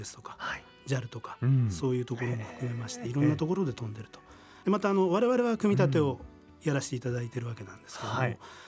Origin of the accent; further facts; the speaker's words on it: Yokohama, Kanagawa, Japan; also born or lived in Tokyo; 神奈川県の横浜市で、ですから小学校中学校は、横浜市立の学校を卒業しています。